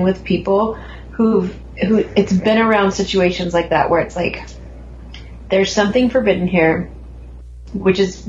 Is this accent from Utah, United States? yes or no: yes; Provo, Utah, United States; And that's how I felt growing up in Provo.